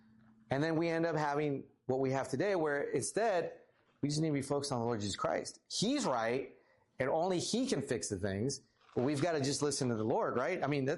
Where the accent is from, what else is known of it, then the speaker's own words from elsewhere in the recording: Texas, United States; I grew up in the Rio Grande Valley where it's like literally 20 degrees hotter than it is here. And there's like 20% more humidity all year round.